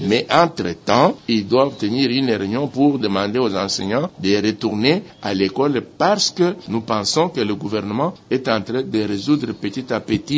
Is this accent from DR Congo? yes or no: yes; Maniema, DR Congo; vous rappelez ici chez nous au Maniema